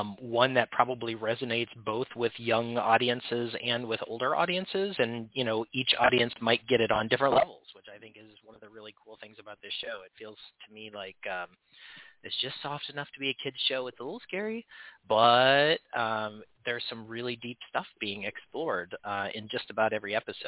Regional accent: Illinois, United States; I am originally from Illinois, so just one state over, and I definitely plan to make it over to Bloomington one of these days.

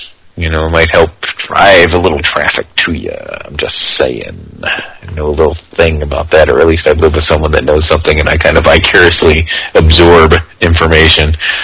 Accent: Indiana, United States; I'm from Indiana, so you tell me where I stand with Kentucky, right?

